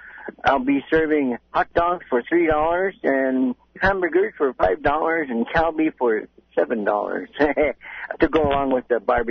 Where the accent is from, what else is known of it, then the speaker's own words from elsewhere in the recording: Bethel, Alaska, United States; It's my hometown.